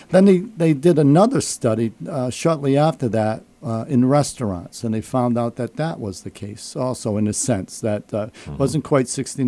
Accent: Westerly, Rhode Island, United States; moved away as an adult; also born or lived in New Hampshire; I'm born and raised.

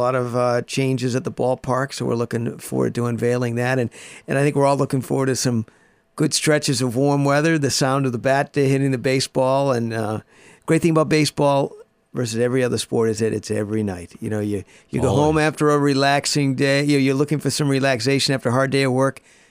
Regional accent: Boston, Massachusetts, United States; I have. I grew up in the Boston area.

